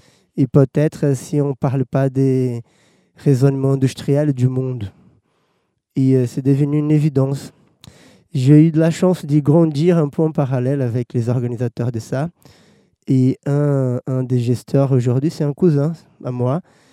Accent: Olinda, Pernambuco, Brazil; French is a second language; Je viens de Olinda, Pernambuco, connue comme la ville du carnaval.

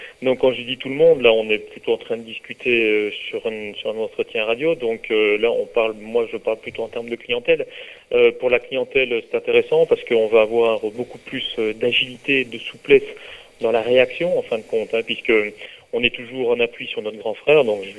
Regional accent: Belgium; now in France; je ne suis absolument pas natif de la Drôme, ça m'en surprend beaucoup puisque je suis belge d'origine.

